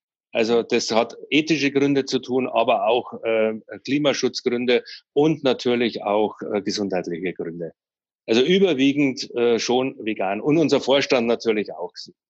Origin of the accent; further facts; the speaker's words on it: Bavaria, Germany; Ich komme aus Bayern.